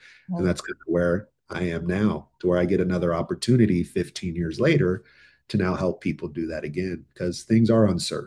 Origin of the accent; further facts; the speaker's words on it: Thousand Oaks, California, United States; I'm born and raised in the Ventura County. I grew up in Thousand Oaks.